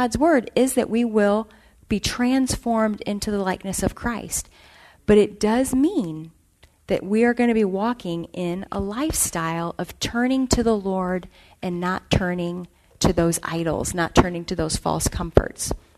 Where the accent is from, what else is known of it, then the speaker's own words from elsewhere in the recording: St. Louis, Missouri, United States; Although I'm from St. Louis, and our humidity is pretty bad there, too.